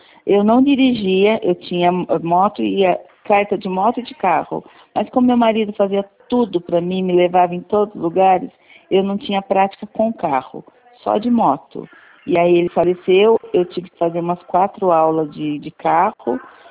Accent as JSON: {"language": "Portuguese", "town": "Bragança Paulista", "region": "São Paulo", "country": "Brazil", "said": "Eu sou de Bragança, Paulista."}